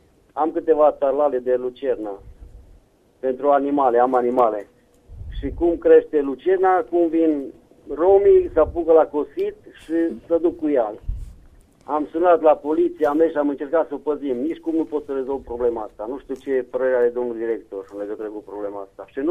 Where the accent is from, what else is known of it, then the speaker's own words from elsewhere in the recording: Târgu Mureș, Mureș County, Romania; sunt din Târgu Mureș, locuiesc în strada Remetia.